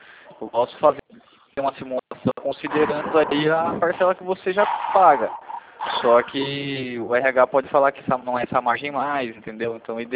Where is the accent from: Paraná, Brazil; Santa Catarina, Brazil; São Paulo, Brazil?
São Paulo, Brazil; Itu; Sou daqui de Itu.